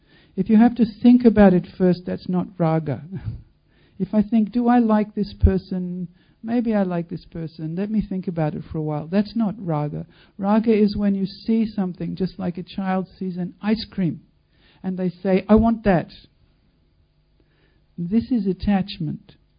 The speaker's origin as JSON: {"language": "English", "country": "Australia", "said": "I am an Australian"}